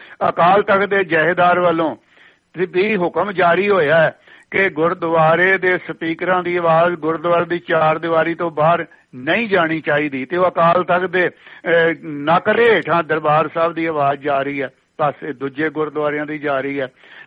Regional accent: Punjab, India; ਸਾਡਾ ਪਿੰਡ ਜਿਹੜਾ ਆ ਉਹ ਅੰਮ੍ਰਿਤਸਰ ਜ਼ਿਲ੍ਹੇ 'ਚ ਹੈ

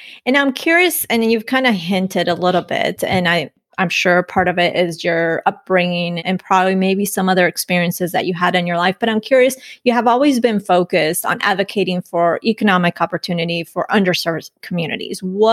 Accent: Colombia; English is a second language; I'm from Colombia.

